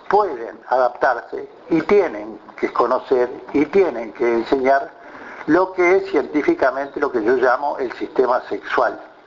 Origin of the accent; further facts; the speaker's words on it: Uruguay; Es muy propio de mi pueblo uruguayo y me gusta compartirlo.